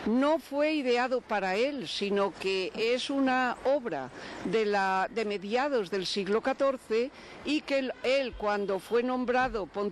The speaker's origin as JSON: {"language": "Spanish", "town": "León", "region": "Castile and León", "country": "Spain", "said": "Pero yo, como leonesa, no puedo por menos de olvidar que aquí tenemos una parte del tesoro"}